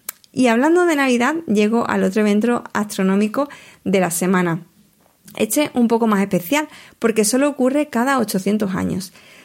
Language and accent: Spanish; Huelva, Andalusia, Spain; no he hablado mucho de mi tierra, de Huelva